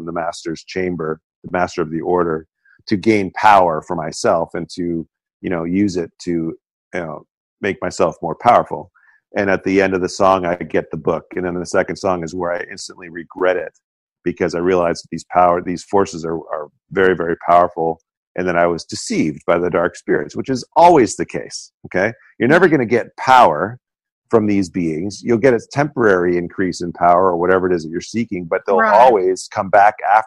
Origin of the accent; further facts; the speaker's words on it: Connecticut, United States; moved away as an adult; now in Austin, United States; I moved down here originally from Connecticut in 1998, and then went back to Connecticut in 2000